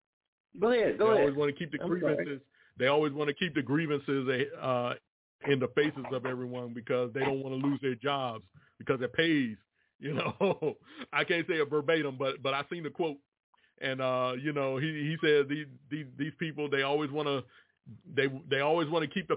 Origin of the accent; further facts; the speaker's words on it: Virginia, United States; born there; I was born in Virginia.